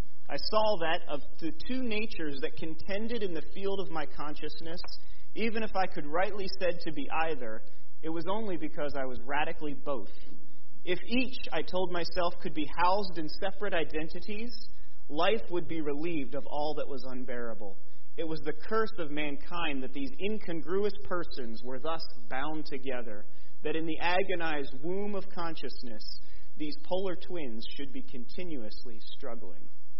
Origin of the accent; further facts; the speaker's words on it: Delaware, United States; moved away; We moved away from all of our family and anybody we knew where we grew up in Delaware.